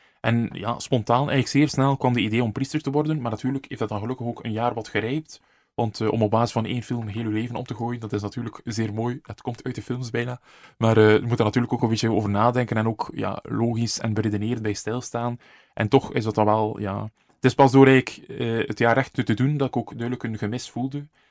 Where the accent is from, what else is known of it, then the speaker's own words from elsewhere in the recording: Damme, Flanders, Belgium; Opgegroeid in Damme, een beetje een plattelandsparochie.